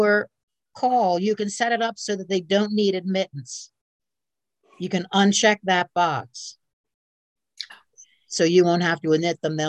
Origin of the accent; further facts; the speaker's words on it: New Mexico, United States; I didn't realize I came from New Mexico.